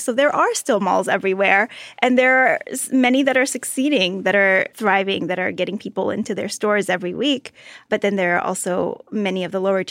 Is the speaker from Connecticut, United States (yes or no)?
no; Austin, Texas, United States; I grew up in Austin, Texas, you grew up in Miami